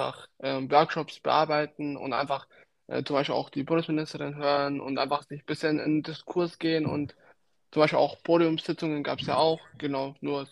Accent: Regensburg, Bavaria, Germany; ich komme aus Bayern, näher gesagt aus Regensburg.

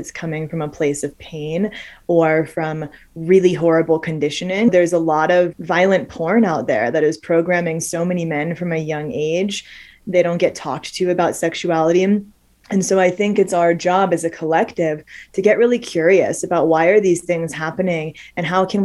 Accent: Cincinnati, Ohio, United States; also born or lived in Orlando; So I was born in Orlando, Florida. I grew up in Cincinnati, Ohio. And yeah, I got out of Ohio as soon as I could.

